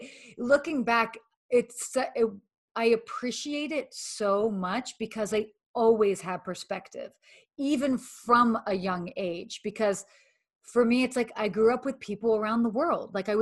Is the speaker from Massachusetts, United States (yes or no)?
no; Atlanta, Georgia, United States; also born or lived in Saudi Arabia / London; I lived in Saudi Arabia until I was 6. And then my parents separated. And then I lived in London, England until I was like 8. And then I moved to Atlanta.